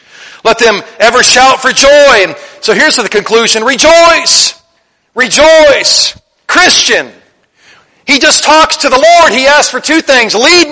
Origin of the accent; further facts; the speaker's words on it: Kentucky, United States; We're from Kentucky.